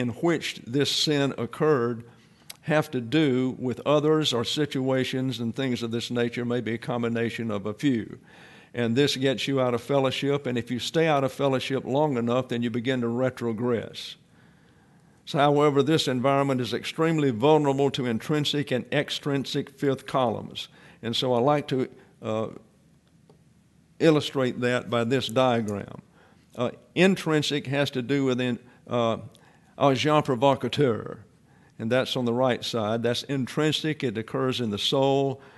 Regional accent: the South, United States; I am from the South, after all.

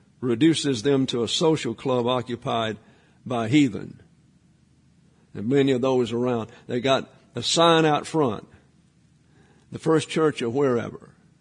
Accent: Alabama, United States; also born or lived in South Texas; And so I'm from South Alabama, and I lived over 8 years in South Texas, and then suddenly I'm above the Mason-Dixon.

